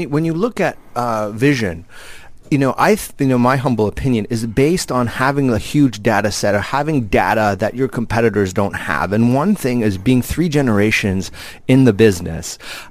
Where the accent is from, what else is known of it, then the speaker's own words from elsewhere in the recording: Canada; I'm Canadian